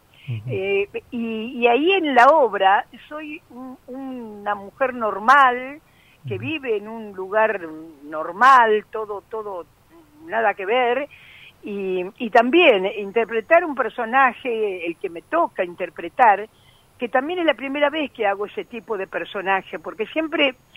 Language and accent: Spanish; Rosario, Santa Fe, Argentina; now in Buenos Aires, Argentina; Y ahora me dediqué al teatro, vine a Buenos Aires. Eso fue en Rosario, porque soy rosarina.